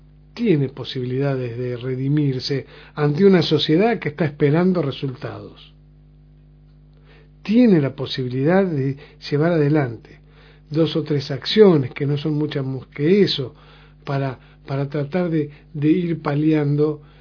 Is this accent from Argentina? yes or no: yes; Argentina; lo que nos atraviesa a todos como argentinos